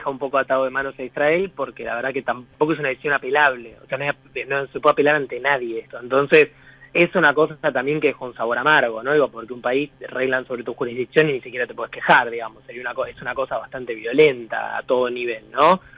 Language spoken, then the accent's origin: Spanish; Argentina; que tal vez nos atañe más como argentinos